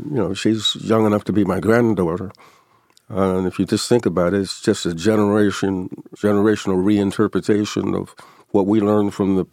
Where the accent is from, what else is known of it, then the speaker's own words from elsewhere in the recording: Lincoln Heights, Ohio, United States; When Damon Lynch and I were growing up in Lincoln Heights, the year we finished, 1955